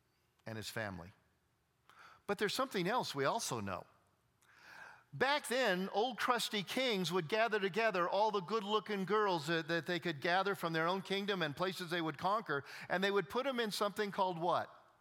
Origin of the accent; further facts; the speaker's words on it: California, United States; I'm from California. The land of fruits and nuts. But we do have beaches. And I want to tell you, I've grown up my whole life there